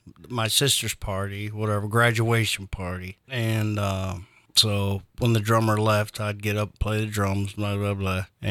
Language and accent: English; Detroit, Michigan, United States; Born and raised in Detroit. You know, played in the clubs back in the 80s there.